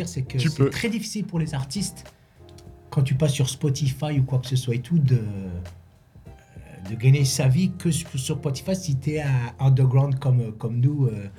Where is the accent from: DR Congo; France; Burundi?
France; Aubrive, Grand Est; J'ai grandi à Aubrive, c'est un village à côté de Givet. J'ai grandi à Aubrive avec les vaches, les moutons, tu vois.